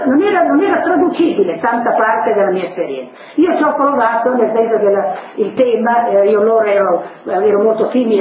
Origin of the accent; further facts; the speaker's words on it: Emilia-Romagna, Italy; io invidio i poeti in lingua romagnola, sono romagnola